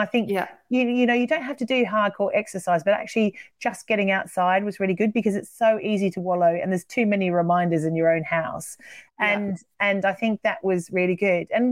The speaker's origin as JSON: {"language": "English", "country": "Australia", "said": "I'm Australian."}